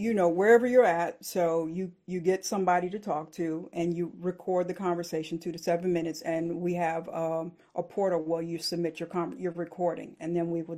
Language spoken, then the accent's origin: English; Winston-Salem, North Carolina, United States; born there; I was born in Winston-Salem, North Carolina, so I can run my mouth.